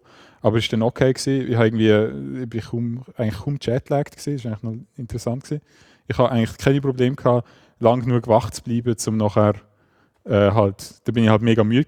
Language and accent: German; Switzerland; Und wir sind im Laufen recht zügig so als Schweizer.